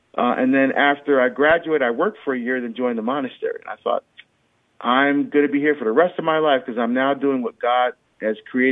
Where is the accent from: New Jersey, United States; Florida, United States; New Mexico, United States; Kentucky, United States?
New Jersey, United States; moved away as an adult; I grew up in New Jersey. I left Jersey, went to Oregon.